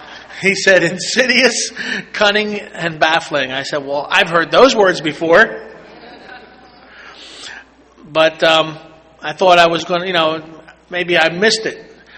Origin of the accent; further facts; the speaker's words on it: Philadelphia, Pennsylvania, United States; Figured they would get somebody local. I'm from Philly area.